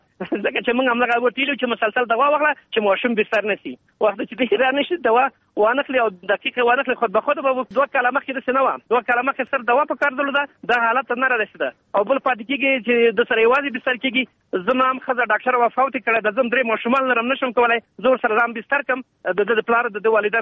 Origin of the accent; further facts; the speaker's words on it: Nuristan, Afghanistan; زه هم د نورستان یم